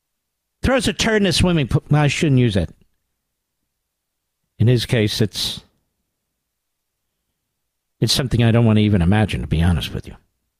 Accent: Philadelphia, Pennsylvania, United States; Philadelphia, my hometown.

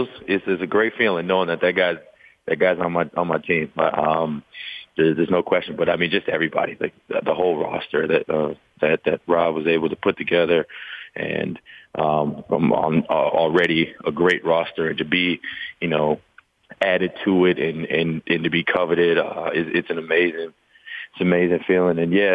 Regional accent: Wisconsin, United States; this is home for me. I'm from Wisconsin. I'm currently in Wisconsin. I built my house in Madison. I went to school at Marquette. My family's from Milwaukee.

